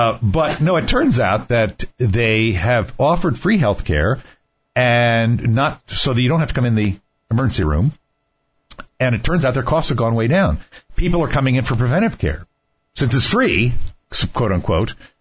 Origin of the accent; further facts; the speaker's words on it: Washington, District of Columbia, United States; It doesn't matter as much here in Florida as it did where I grew up in Washington, D.C.